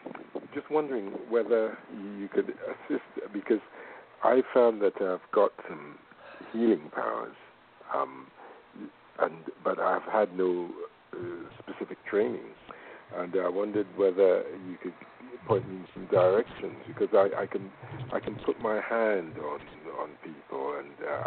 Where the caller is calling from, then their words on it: Trinidad & Tobago; I'm calling from Trinidad.